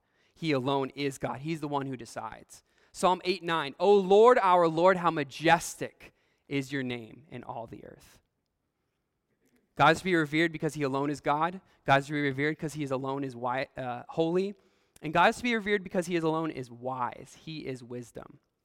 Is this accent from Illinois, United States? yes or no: yes; Shiloh, Illinois, United States; I'm not from Pocosin, but I'm a Hamptonian or I'm a Hamptonite. I don't know what you all call each other here. I don't know. I was from Shiloh, Illinois.